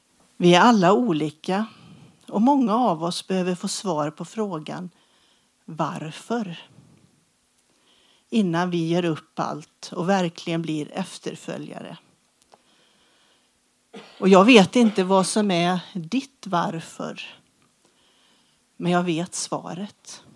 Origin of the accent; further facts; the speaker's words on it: Sparsör, Västra Götaland County, Sweden; Det här är lite som hemma för mig på något vis. För att jag är uppväxt i Sparsör.